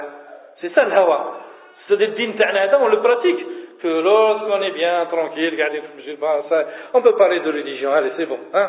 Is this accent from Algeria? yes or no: yes; Algeria; quand elle est rentrée en 1832, chez nous, en Algérie, la majorité des femmes portaient le haïk